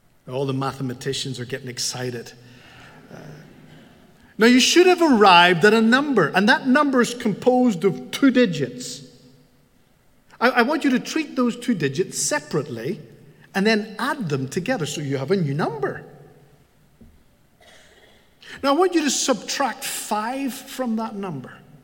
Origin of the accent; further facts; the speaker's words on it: Northern Ireland, United Kingdom; I'm not from Ireland. I'm from Northern Ireland, so that little prefix is important to us.